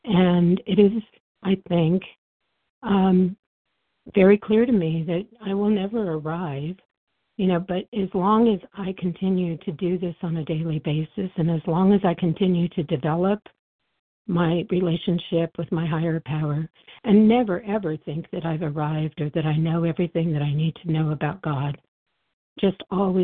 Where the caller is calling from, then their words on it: New Mexico, United States; I'm calling from New Mexico.